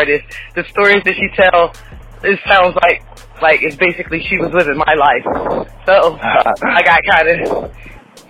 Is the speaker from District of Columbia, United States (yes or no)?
no; Detroit, Michigan, United States; now in Philadelphia, United States; Well, the music scene in Detroit, I don't really know about too much because I left when I was a lot younger